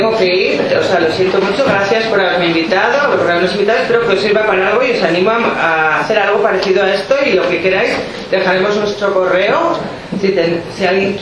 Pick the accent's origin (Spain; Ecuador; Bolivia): Spain; El Espinar, Castile and León; now in Pamplona, Spain; las dos somos de Espinar, aunque nuestros padres vinieron a vivir a Espinar, tanto los suyos como los míos no son de aquí, pero han venido, ¿no? Y para mí, o sea, yo he vivido 20 años en Pamplona y cuando fui a tener un hijo dije, a Espinal